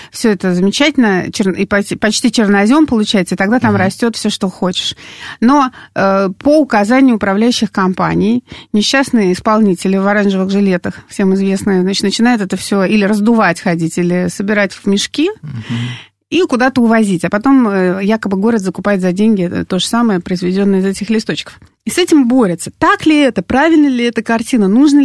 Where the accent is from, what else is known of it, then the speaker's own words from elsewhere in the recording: Saint Petersburg, Russia; now in Moscow, Russia; я будучи там родом из Ленинграда, из Санкт-Петербурга